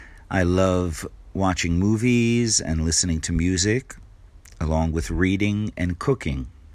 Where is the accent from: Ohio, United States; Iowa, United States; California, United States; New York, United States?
New York, United States; New York City; now in Japan; I'm from America, New York City, and I've been living and teaching in Japan for 16 years.